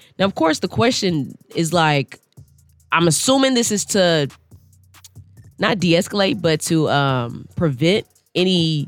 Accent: Memphis, Tennessee, United States; day in my hometown. So, you know, Memphis rap is real close

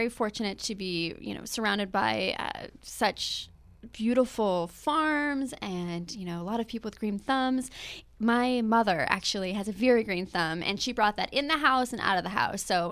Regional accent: Forks, Washington, United States; So so I grew up in Forks, Washington, and it's about 20 miles from the Ho Rainforest, and that's HOH.

